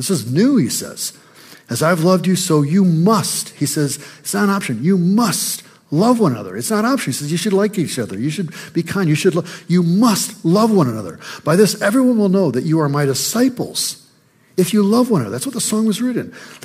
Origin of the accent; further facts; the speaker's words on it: Michigan, United States; I think growing up in Michigan, you just assume that apple orchards and cider mills are in every state.